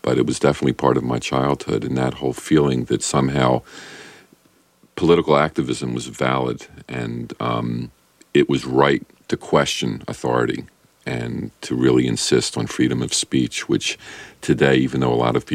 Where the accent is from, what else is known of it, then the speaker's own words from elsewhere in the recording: United States; they can tell I'm an American from my accent, but no, I've toned it down.